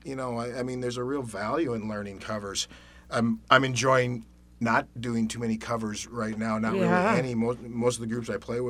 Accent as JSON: {"language": "English", "region": "North Dakota", "country": "United States", "said": "You know, I was from North Dakota, middle of North Dakota"}